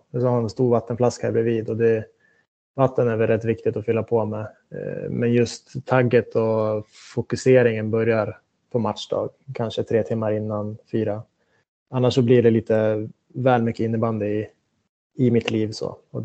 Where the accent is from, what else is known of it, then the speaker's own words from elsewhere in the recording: Västerås, Västmanland County, Sweden; Jag slet på med mina träningar hemma i Västerås, både med innebandy, tennis och fotboll